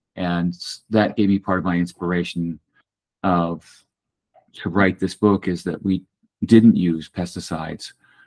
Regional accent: Connecticut, United States; So as a child, I grew up in Connecticut, and my grandparents had a farm away from us.

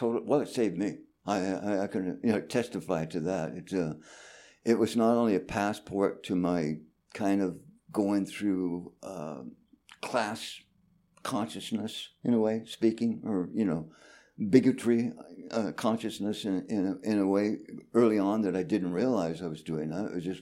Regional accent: Pueblo, Colorado, United States; I was a ranch boy. I grew up in Pueblo, Colorado. It was a steel mill town. It was the Pittsburgh of the West, biggest steel mill town west of the Mississippi.

